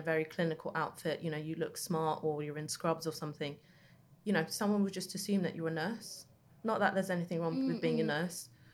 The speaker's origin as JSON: {"language": "English", "region": "London", "country": "United Kingdom", "tie": "born or raised there", "said": "growing up in East London, none of my family being medics at all"}